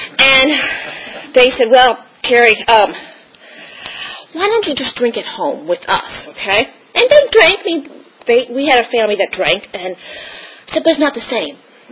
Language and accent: English; Virginia, United States; I grew up in Northern Virginia, grew into a family of middle class family, Northern Virginia, went to public high school.